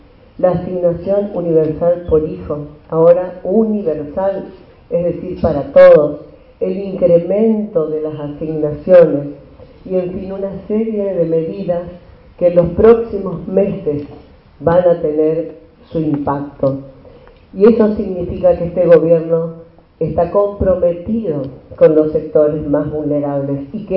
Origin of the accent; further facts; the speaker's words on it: Misiones, Argentina; moved away; para mí siempre es grato volver a esta tierra, porque esta es mi tierra, aquí nací.